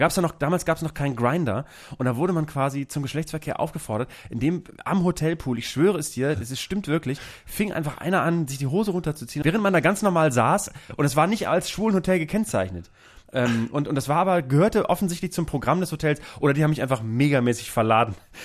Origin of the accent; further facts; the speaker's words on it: Schwanewede, Lower Saxony, Germany; in meiner Heimatstadt, in der Nähe von Bremen, also in Schwanewede, in Leuchtenburg